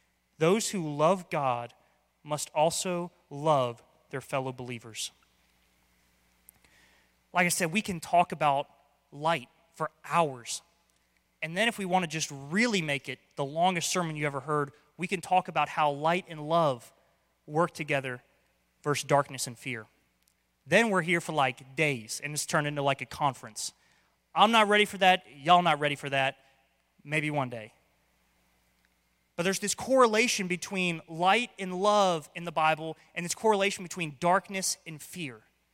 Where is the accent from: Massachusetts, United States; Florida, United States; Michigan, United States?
Florida, United States; I don't know if it's because I grew up in Florida. I like being out in the sun.